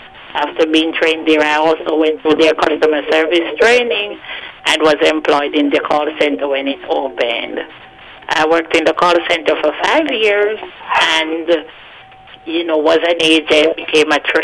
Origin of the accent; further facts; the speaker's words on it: Kingston, Jamaica; also born or lived in St. Mary; I'm from St. Mary, but I grew up in Kingstown.